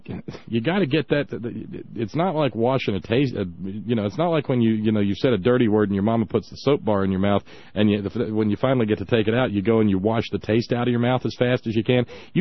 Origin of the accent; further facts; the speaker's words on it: United States; I grew up in a dry county, and it was 11 miles from my hometown to the Tennessee state line.